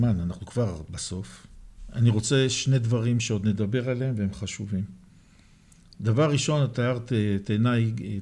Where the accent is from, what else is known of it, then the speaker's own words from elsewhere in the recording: Jerusalem, Jerusalem District, Israel; אנחנו ירושלמים, אין לנו בעיה